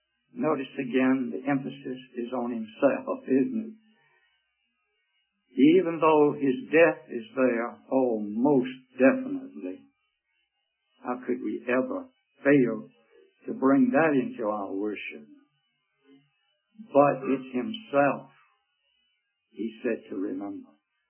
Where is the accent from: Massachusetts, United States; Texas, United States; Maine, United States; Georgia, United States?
Georgia, United States; Augusta; I was brought up in Augusta, Georgia